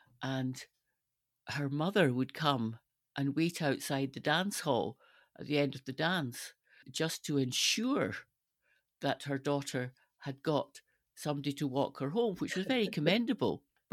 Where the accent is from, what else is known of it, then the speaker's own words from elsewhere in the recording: Stirling, Scotland, United Kingdom; I grew up in Stirling, and the Golden Lion had great dances on a Saturday night.